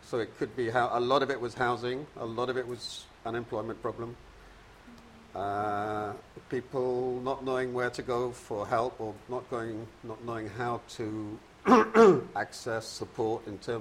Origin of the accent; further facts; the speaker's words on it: United Kingdom; I'm British. I'm sort of from Scottish ancestry.